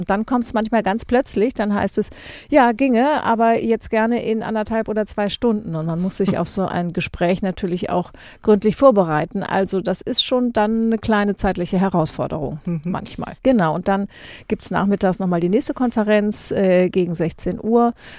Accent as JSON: {"language": "German", "town": "Kiel", "region": "Schleswig-Holstein", "country": "Germany", "tie": "born there", "lives_now": "Hamburg, Germany", "said": "Und geboren bin ich in Kiel, da ist ja die Ostsee."}